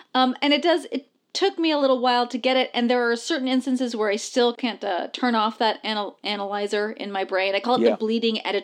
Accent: United States; I am too old. I am too white. I am too American, right?

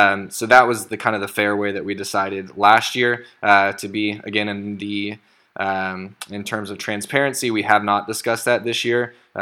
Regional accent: Missouri, United States; I'm probably the only person you know from Missouri.

